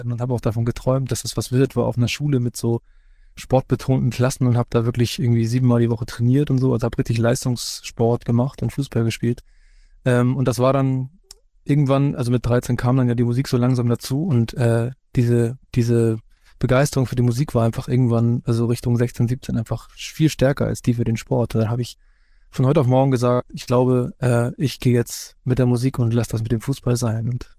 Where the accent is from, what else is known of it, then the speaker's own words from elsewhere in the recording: Hamburg, Germany; born there; den ich selbst als gebürtiger Hamburger, den ich nicht kenne.